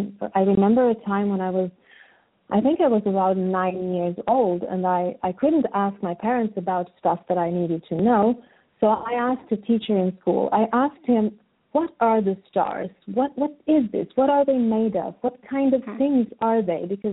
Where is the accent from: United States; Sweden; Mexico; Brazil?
Sweden; So I was born and raised in Sweden, but by parents that came from a different culture than where I am today.